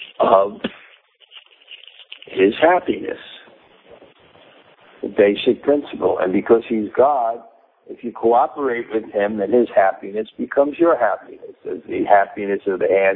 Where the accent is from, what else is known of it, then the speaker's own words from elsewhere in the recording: Brooklyn, New York, United States; Because I'm from Brooklyn, and I've never really lived on farms.